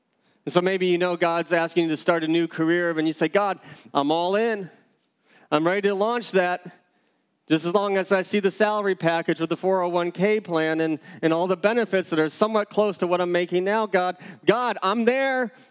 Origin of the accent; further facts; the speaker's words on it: United States; And I'm an American, though, so I have all these questions going through my mind.